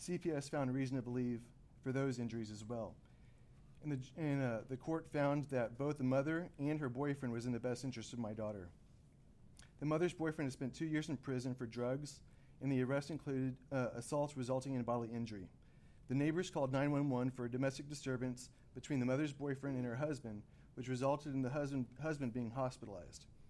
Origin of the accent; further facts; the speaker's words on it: Grapevine, Texas, United States; I'm from Grapevine, Texas